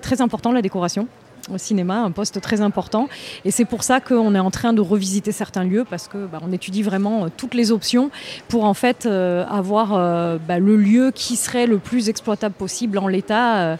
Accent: Avignon, Provence-Alpes-Côte d'Azur, France; Alors oui, ben moi je suis d'Avignon, donc oui.

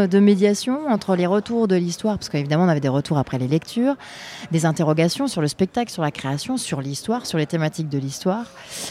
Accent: Auvergne-Rhône-Alpes, France; On vient d'Ardèche, oui. Sud-Ardèche.

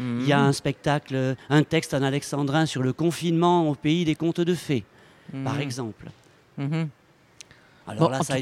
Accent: Bayonne, Nouvelle-Aquitaine, France; je retourne chez moi, parce que chez moi je viens du Pays Basque, je suis bayonnais

